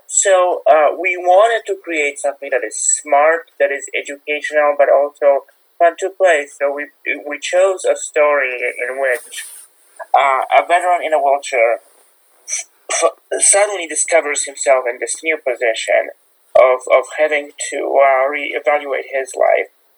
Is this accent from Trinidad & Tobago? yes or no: no; Poland; now in United States; I started the foundation because I was in a wheelchair all my life. I moved to America from Poland